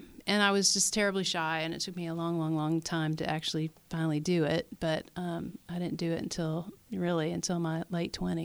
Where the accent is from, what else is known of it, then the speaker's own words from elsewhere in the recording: Tennessee, United States; I grew up in the Tennessee country with British parents